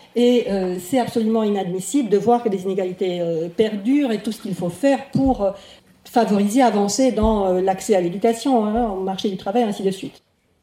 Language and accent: French; Romania; Je suis roumaine, en 90, j'étais en Roumanie. J'étais étudiante en langues étrangères